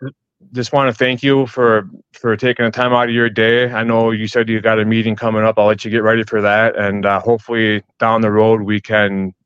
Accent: Madison, Wisconsin, United States; I grew up in Madison. Now my wife is from the Green Bay area. So we moved up here after we got married.

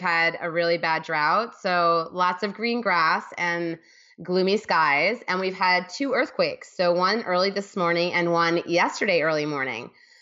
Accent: New York City, New York, United States; I was growing up in New York City with 2 parents that were entrepreneurs.

